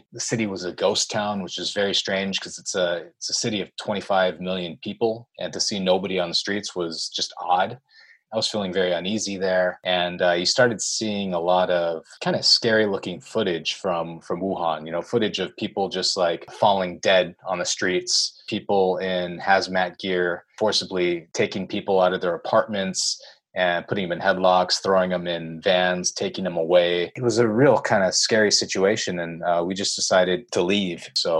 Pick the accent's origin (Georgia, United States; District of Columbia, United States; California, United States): California, United States; moved away as an adult; now in China; I'm from California, and I've been working in China for the past 3 years.